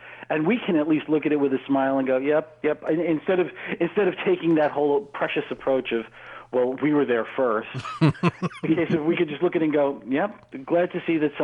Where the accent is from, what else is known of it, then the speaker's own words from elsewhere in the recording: Staten Island, New York, United States; in the town that I grew up in on Staten Island, Eltingville, we had a twin cinema.